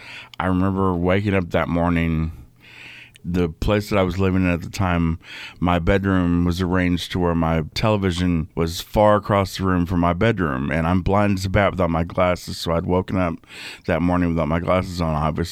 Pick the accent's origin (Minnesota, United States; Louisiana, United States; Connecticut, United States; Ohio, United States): Louisiana, United States; Blanchard; I'm from Blanchard, Louisiana, and this is my remembrance of 9/11.